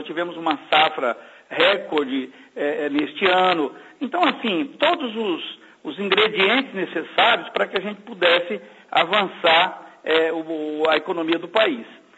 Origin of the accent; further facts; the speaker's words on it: Brazil; a gente fica muito triste como brasileiro, como cidadão e também como deputado